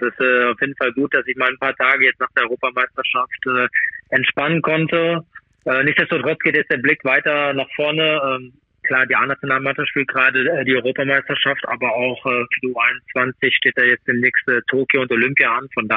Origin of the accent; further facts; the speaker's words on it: Germany; Ich bin Deutscher, und von daher bin ich natürlich auch Deutschland auch zugewandt.